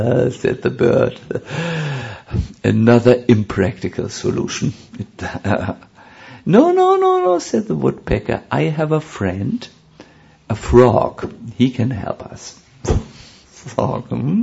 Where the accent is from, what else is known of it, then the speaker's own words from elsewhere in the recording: Germany; I don't know, you know, I'm from Germany. These German impressions or sanskaras don't leave my mind.